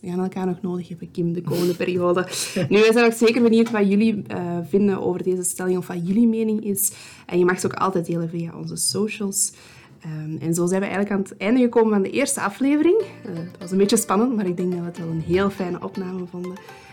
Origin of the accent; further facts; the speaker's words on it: Kempen, Belgium; accent: Kempen; Ik ben geboren en getogen in de Kempen. Dus als je soms eens een Kempens accentje hoort, dan is dat voornamelijk de verklaring.